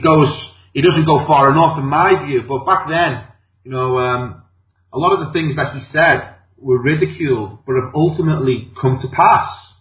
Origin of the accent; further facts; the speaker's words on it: Liverpool, North West England, United Kingdom; I'm from Liverpool, and Liverpool has got a really rebellious streak running through it. It's the Irish and the Celtic blood within us, you know.